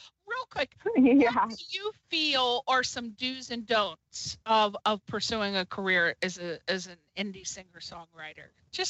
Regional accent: Connecticut, United States; Oh, okay, yeah, because I'm from Connecticut.

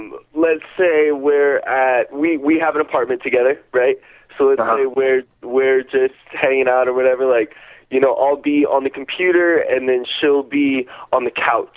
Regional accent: San Diego, California, United States; I'm from the San Diego area.

